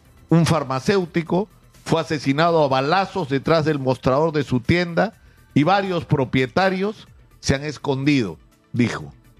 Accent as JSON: {"language": "Spanish", "country": "Peru", "said": "de lo que también somos testigos los peruanos"}